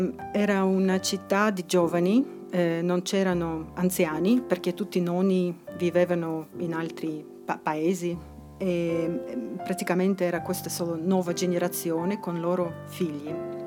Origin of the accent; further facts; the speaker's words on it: Uzbekistan; Italian is a second language; also born or lived in Ukraine; sono ucraina e lavoro come impiegata. Sono originalmente dall'Uzbekistan.